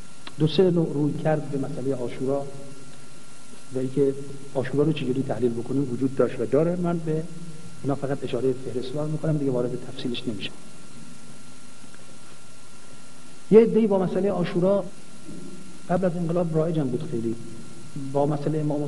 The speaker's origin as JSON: {"language": "Persian", "country": "Iran", "said": "اتفاقا ایشون فهمید ما ایرانی هستیم"}